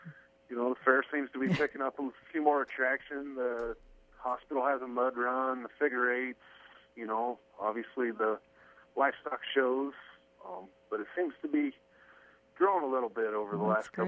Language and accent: English; Audubon, Iowa, United States; Well, I was actually born and raised in Audubon.